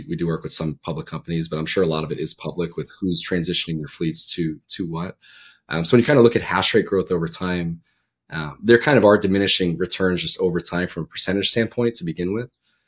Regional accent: New York, United States; I'm from New York. I was in the city a few weeks ago.

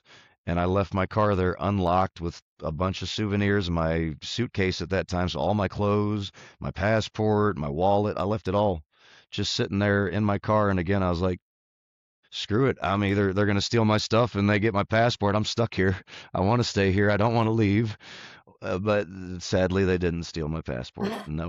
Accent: United States; I'm an American burger boy, and I've had burgers all across this country

